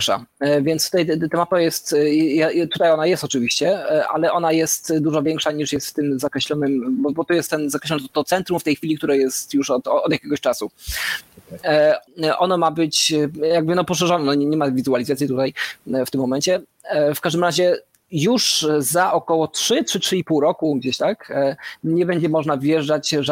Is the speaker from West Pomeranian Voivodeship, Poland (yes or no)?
no; Kraków, Lesser Poland, Poland; ja z Krakowa pochodzę, ja się od niego odciąłem, od tego miasta